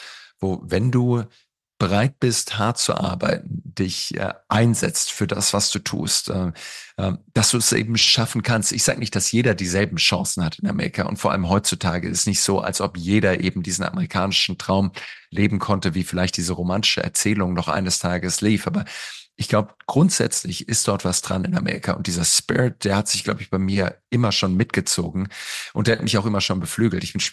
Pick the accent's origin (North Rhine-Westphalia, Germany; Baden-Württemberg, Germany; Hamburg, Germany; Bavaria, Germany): Baden-Württemberg, Germany; Schäklingen, wo ich aufs Internat gegangen bin, direkt neben Blaubeuren, auch einem der schönsten Zipfel Deutschlands. Insofern Grüße auf die Schwäbische Alb, in meine alte Heimat.